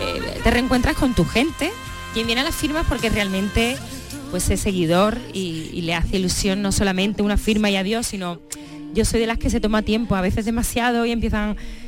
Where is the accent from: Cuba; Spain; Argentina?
Spain; Coria, Extremadura; he vivido mucho tiempo fuera, he vivido en Madrid, pero yo tenía 3 días libres y me venía a Coria. O sea, Coria es mi... O sea, porque es mi pueblo